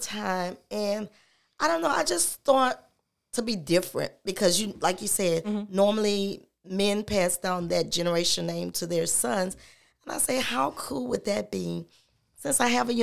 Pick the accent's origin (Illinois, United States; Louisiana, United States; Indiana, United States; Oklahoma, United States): Louisiana, United States; Baton Rouge; also born or lived in Detroit; I grew up in Baton Rouge, and we moved away some years ago to Detroit.